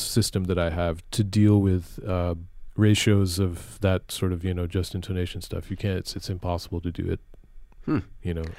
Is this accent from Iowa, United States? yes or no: no; Connecticut, United States; Yeah, I was born in Litchfield County, Connecticut.